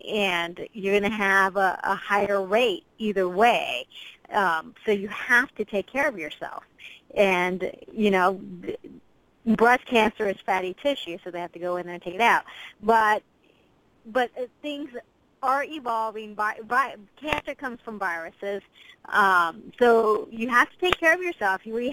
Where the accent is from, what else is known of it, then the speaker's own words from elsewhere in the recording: United States; which is nice as an American to have